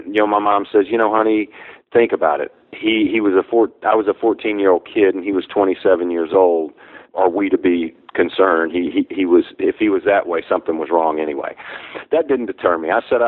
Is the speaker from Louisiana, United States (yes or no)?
yes; New Orleans, Louisiana, United States; born there; I was born in New Orleans, and my father got my mother to go out and get a job as a barmaid at 15 years old